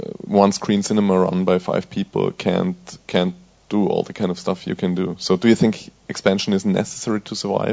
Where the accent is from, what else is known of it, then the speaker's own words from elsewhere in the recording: Austria; I'm from Austria